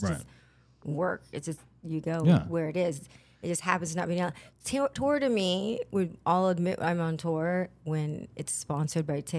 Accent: La Jolla, California, United States; also born or lived in Texas; I was from Texas, but my mom went through great lengths. So I would have the benefit of living in La Jolla, California. So I went to La Jolla High School.

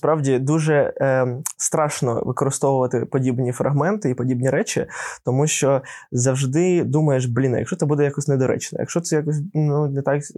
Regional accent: Odesa, Odesa Oblast, Ukraine; ми з Одеси, і ми проукраїнські і ПСО з Одеси.

